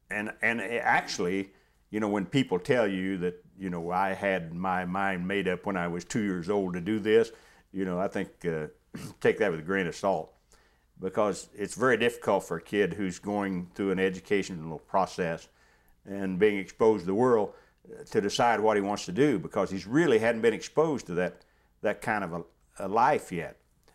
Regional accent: Hamlin, West Virginia, United States; also born or lived in Myra; I was born in Myra, West Virginia, which was just a post office on Mud River very near Hamlin, West Virginia. My first recollection was when we moved to Hamlin when I was about, I don't know, 4 or 5 years old.

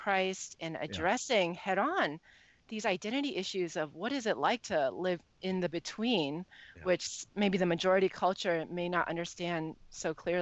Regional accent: United States; So the first generation Chinese immigrants, like my parents, they brought over their culture. And then I grew up in America. So I feel strongly towards both.

